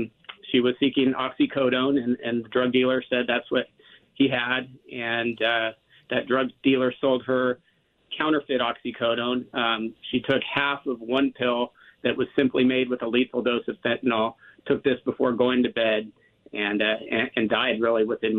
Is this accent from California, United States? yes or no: yes; California, United States; My daughter, we grew up in Southern California.